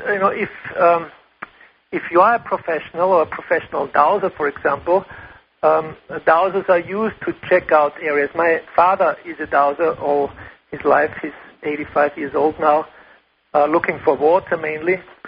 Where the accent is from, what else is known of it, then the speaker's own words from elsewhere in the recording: Austria; first language German; English is a second language; as you might have heard from my accent and from your early introduction. I'm from Austria, German-speaking.